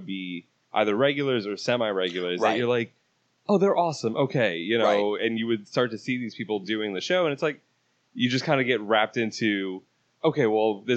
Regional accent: New York, United States; because I'm a New Yorker also, right. I've been down here for 8 years

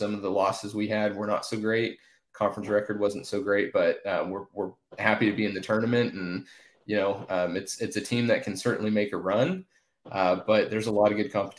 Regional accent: Tulsa, Oklahoma, United States; I grew up in Tulsa. I actually grew up going to Oral Roberts University baseball games

